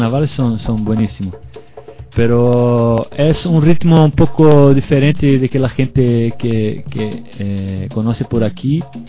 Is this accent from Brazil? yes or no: yes; Florianópolis, Santa Catarina, Brazil; Spanish is a second language; Del sur de Brasil, de una ciudad que se llama Florianópolis, Isla de Santa Catarina.